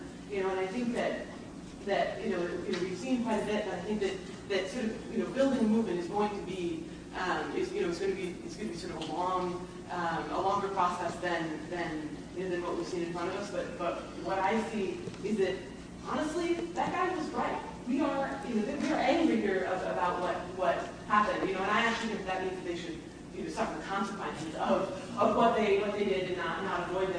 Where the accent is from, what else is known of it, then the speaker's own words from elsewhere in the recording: San Francisco, California, United States; I'm from San Francisco.